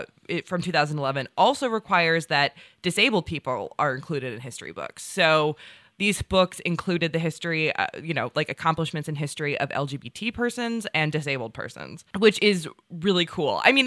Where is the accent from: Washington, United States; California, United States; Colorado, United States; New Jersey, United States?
California, United States; So I am once again grateful for my home state of California.